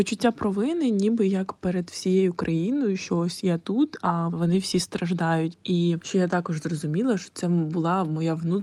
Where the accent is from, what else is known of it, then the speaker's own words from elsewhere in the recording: Kyiv, Ukraine; now in Turkey; я з Києва, але вийшло так, що війна мене застала в Туреччині.